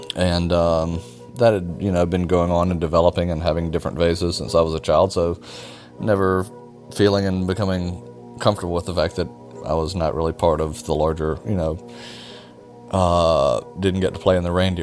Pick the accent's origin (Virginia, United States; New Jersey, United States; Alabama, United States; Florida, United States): Alabama, United States; Point Clear; I am from Point Clear, Alabama